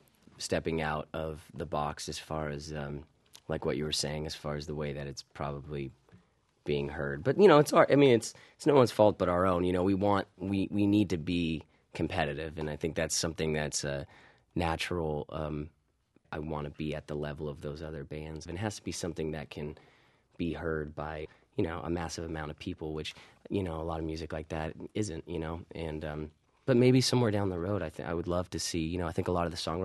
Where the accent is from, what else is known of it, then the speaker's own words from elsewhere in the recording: San Diego, California, United States; I grew up in San Diego, and John did as well